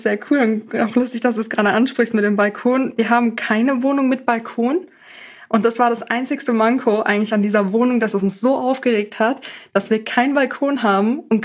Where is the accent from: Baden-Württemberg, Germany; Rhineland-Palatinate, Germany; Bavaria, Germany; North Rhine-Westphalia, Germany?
Baden-Württemberg, Germany; Bühl; Aus Bühl, das ist bei Baden-Baden so ungefähr 100, 120 Kilometer weiter weg.